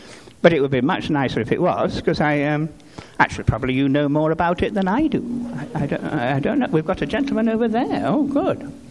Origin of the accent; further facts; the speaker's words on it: Blackpool, North West England, United Kingdom; Well, I'm from Lancashire, actually. I'm from a little fishing village on the northwest coast of England called Blackpool.